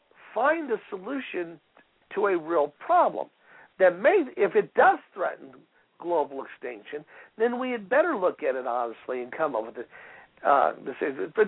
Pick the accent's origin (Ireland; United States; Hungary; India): United States; born there; I was born outside of St. Louis before the Environmental Protection Agency, and I remember the sky being brown of a day because of all the industrial pollution.